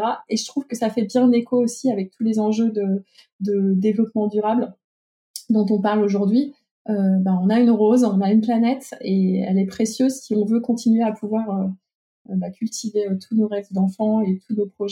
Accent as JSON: {"language": "French", "region": "Auvergne-Rhône-Alpes", "country": "France", "tie": "born or raised there", "said": "qui est à quelques kilomètres de là où j'habitais, dans mon petit village de 600 habitants dans l'Ain."}